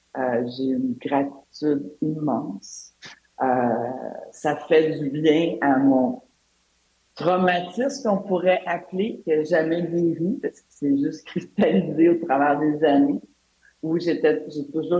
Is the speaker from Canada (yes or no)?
yes; Montreal, Quebec, Canada; en tant que Montréalaise, québécoise, puis aussi membre de la communauté de LGBTQ+